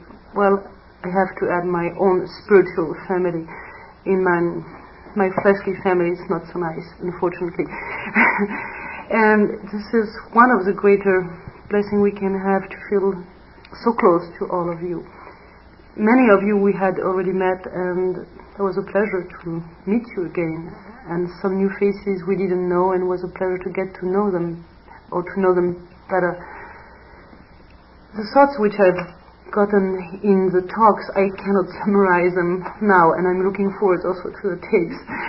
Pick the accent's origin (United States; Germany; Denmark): Germany; English is a second language; from Germany, and well